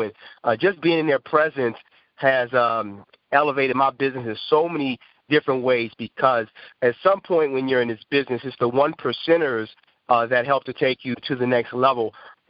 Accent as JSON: {"language": "English", "town": "Atlanta", "region": "Georgia", "country": "United States", "said": "I'm from Atlanta, Georgia area."}